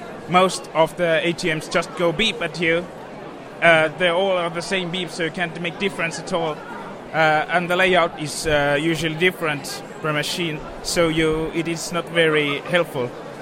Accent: Estonia; English is a second language; I'm from Estonia.

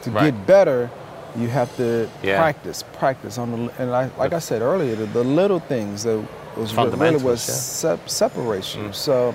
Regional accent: Baton Rouge, Louisiana, United States; also born or lived in New Orleans; Hurricane Katrina hit, and I was born in New Orleans, but, you know, I was raised in Baton Rouge

